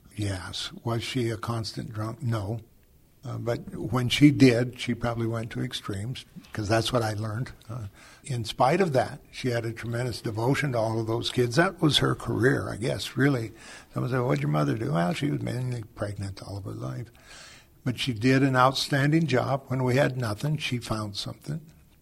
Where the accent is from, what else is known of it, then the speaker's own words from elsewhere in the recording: Montana, United States; also born or lived in Spokane; I grew up in Montana. My father was born in Butte. I was actually born in Spokane because mom and dad were transients between Spokane and in Montana.